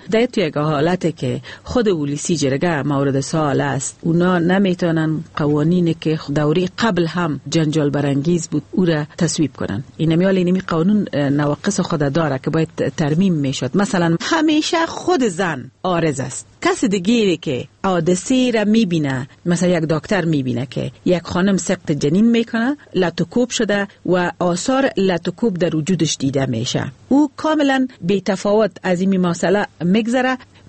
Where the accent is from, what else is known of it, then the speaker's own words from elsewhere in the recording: Afghanistan; ما افغان هستیم